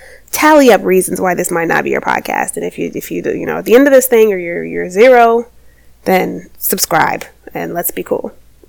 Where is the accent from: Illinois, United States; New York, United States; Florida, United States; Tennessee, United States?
Illinois, United States; Chicago; I'm also a Chicagoan.